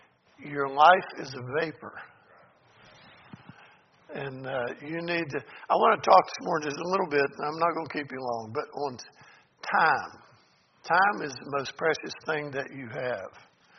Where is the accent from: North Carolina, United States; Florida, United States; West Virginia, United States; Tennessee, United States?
West Virginia, United States; I come from West Virginia, and it's a simple, down-to-earth, just tell the truth, and it's in your face.